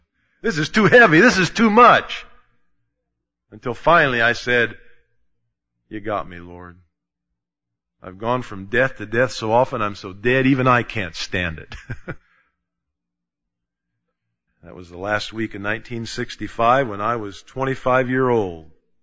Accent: Indianapolis, Indiana, United States; born there; I was born in Indianapolis, Indiana.

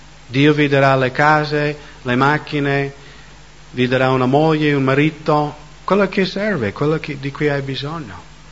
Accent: United States; essendo americano

